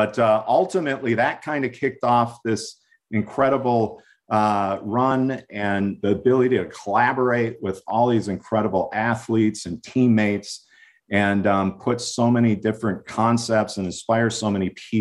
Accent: Minnesota, United States; I was from Minnesota, far away from that.

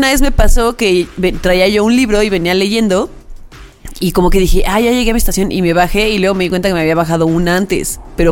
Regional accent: State of Mexico, Mexico; now in Mexico City, Mexico; porque pues en el Edomex no hay metro. Cuando me mudé a la Ciudad de México.

